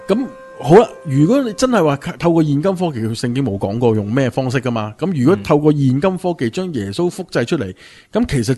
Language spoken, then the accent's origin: Cantonese; China; 但系即系等同外国人睇我哋中国人嘅样，个个都差唔多。